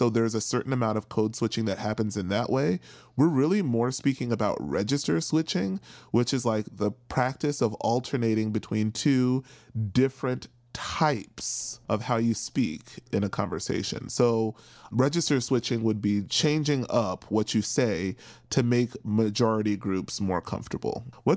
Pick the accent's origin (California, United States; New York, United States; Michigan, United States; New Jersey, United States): New York, United States; New York City; now in St. Louis, United States; I'm located in St. Louis, Missouri. I grew up in New York City, went to school in Chicago.